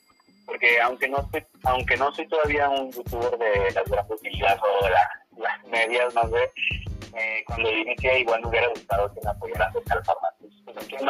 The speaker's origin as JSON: {"language": "Spanish", "town": "Manzanillo", "region": "Colima", "country": "Mexico", "said": "yo soy de Manzanillo, Colima, el puerto número 1 de México, se llaman, muy pequeño, es una ciudad muy industrial, prácticamente, entonces, es muy pequeño, Manzanillo es muy chiquito, casi todos se conocen"}